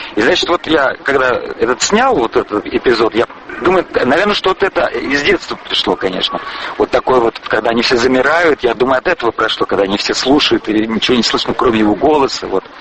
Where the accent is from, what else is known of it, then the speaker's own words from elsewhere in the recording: France; я действительно вырос сознательно во Франции, я приехал достаточно молодым